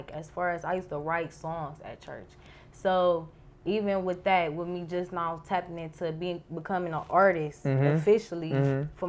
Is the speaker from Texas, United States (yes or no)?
no; Cleveland, Ohio, United States; So I grew up on Superior with my grandparents. I lived there while I was younger. And then I moved to Maple, Bedford area to move back with my mom